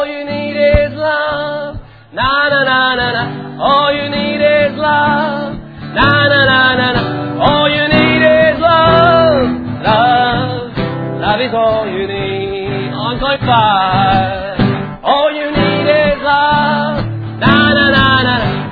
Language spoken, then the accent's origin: French; England, United Kingdom; French is a second language; Je n'ai pas un accent niçois, au moins pas pour les Niçois. Je suis d'Angleterre.